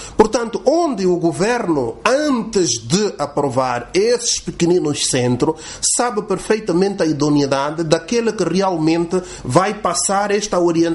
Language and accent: Portuguese; Angola; nascemos em Angola